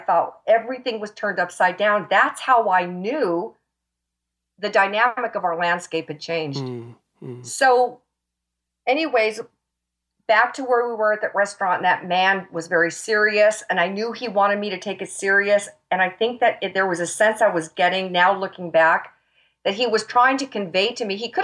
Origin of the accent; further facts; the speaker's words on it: United States; now in New Zealand; as an American, we're used to our freedom.